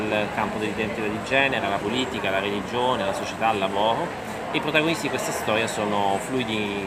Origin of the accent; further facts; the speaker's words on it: Martina Franca, Apulia, Italy; però del dialetto di Martina Franca, il dialetto del mio paese, spatriato vuol dire anche essere un po' diverso